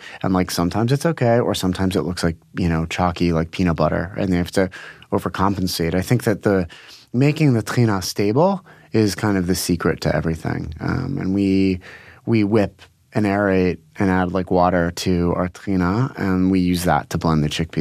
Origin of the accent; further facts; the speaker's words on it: Pittsburgh, Pennsylvania, United States; also born or lived in Israel; I was born in Israel, grew up in Pittsburgh, moved back to Israel, moved back to Pittsburgh, attempted college, went back to Israel, and then back to the States.